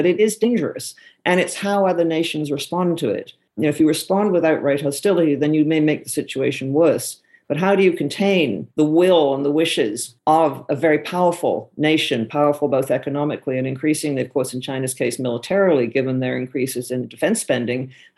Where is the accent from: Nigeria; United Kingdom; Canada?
Canada; I'm Canadian